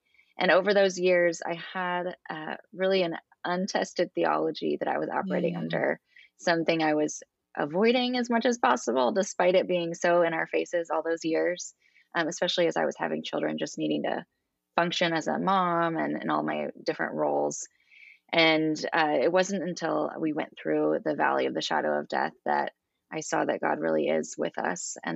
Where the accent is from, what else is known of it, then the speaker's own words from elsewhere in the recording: Kansas, United States; also born or lived in Oklahoma; lived here and been at our church for about a dozen years, but originally from Oklahoma and Kansas. I'm from Kansas.